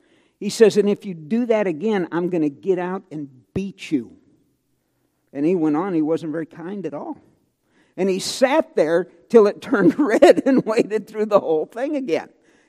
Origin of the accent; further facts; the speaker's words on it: St. Louis, Missouri, United States; I grew up in St. Louis, in the suburbs, and I worked my first job where they took tax out of my check.